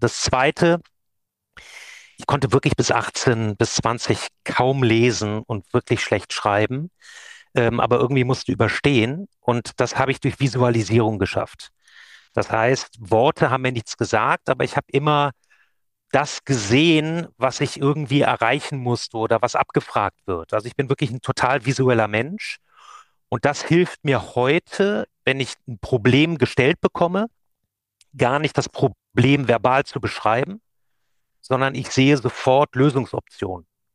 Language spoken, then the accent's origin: German; Düsseldorf, North Rhine-Westphalia, Germany; Ich bin Düsseldorfer Jung, Rheinländer Frohnatur. Bin auch in Düsseldorf aufgewachsen, habe auch hier meine Ausbildung zum Werbekaufmann gemacht.